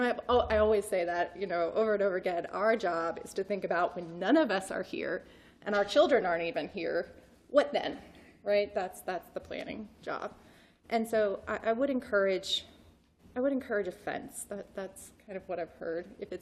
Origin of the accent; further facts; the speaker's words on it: Lexington, Kentucky, United States; I'm from Lexington, Kentucky, right?